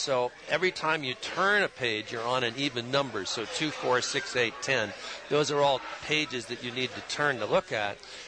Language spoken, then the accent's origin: English; Canada; moved away as an adult; now in United States; I am Canadian. The joke, of course, is funny, I don't look like a Canadian. I was raised in Canada till I was 22, and I came to the United States.